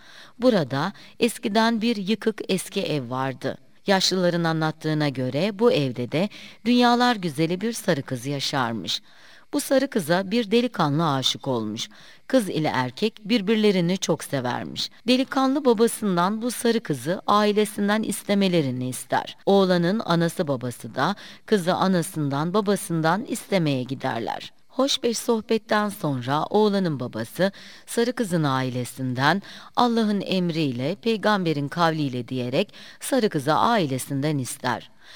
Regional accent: Fethiye, Muğla, Turkey; moved away as an adult; Ben 1942 yılında Fethiye'nin Karagedik mahallesinde dünyaya geldim. 18 yaşına kadar Karagedik'te yaşadım. Babam aslen Anamurludur.

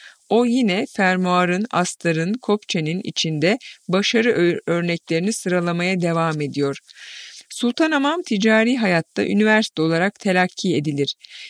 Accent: Pötürge, Malatya, Turkey; Biz onun yanında yetiştik. Biz Malatyalıyız. Köyümüzde çok fazla arazi ve gelir kaynağı olmadığı için İstanbul'a taşınma ihtiyacı hissetmiş.

